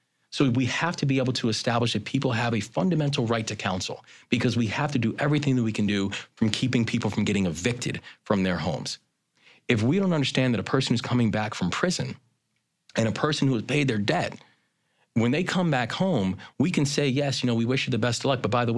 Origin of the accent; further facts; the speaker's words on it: Baltimore, Maryland, United States; You take a city like my hometown of Baltimore